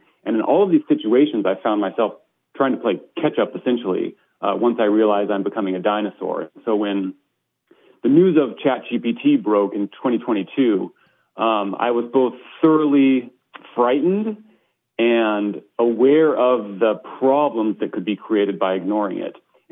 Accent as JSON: {"language": "English", "town": "Sisters", "region": "Oregon", "country": "United States", "tie": "born or raised there", "also_born_or_lived": "San Luis Obispo, California", "said": "Well, I spent the first 10 years of my life in San Luis Obispo, California, and at that point, my family moved up to Sisters, Oregon, where I finished out my high school education."}